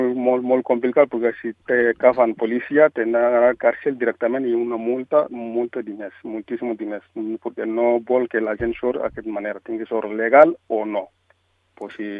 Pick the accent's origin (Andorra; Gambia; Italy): Gambia; first language Mandinka; Catalan is a second language; soc de Gàmbia, no és de Gàmbia, un país molt prop de Senegal, perquè jo parlo un llengua que allí tothom parla mandinga, jo soc mandinga.